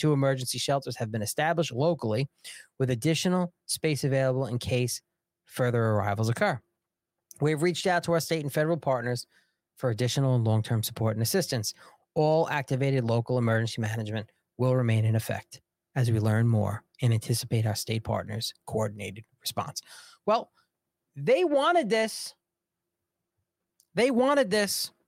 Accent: Long Island, New York, United States; accent: New York; I'm born and raised Long Island, New York. Long Island.

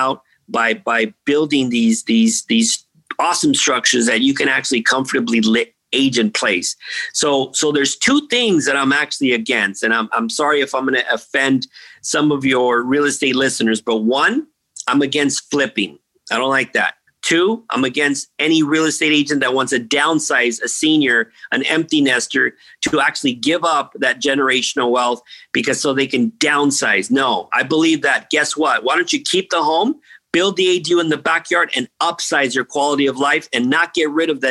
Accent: United States; As an American, I'm embarrassed that I'm allowing my VA, my veterans to live in tents.

